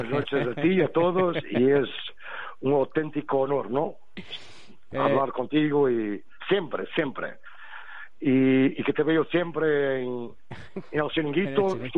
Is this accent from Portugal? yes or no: yes; Portugal; Spanish is a second language; también soy portugués, ¿no?